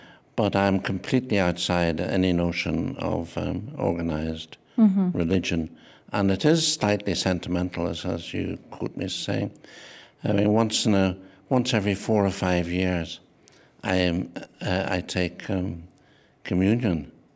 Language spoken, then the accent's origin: English; Northern Ireland, United Kingdom; born there; I'm an Anglophile, unavoidably British. But I was born on Ireland, on an island called Ireland, And I'm Irish, so I'm both those things. I'm both British and Irish.